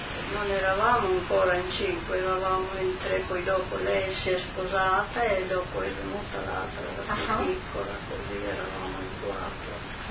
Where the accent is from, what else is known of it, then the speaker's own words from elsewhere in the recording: Polava, Friuli-Venezia Giulia, Italy; Sì, a Savonia e poi si va più in su in montagna. Il mio paese è Polava, proprio vicino, l'ultimo paese del confine.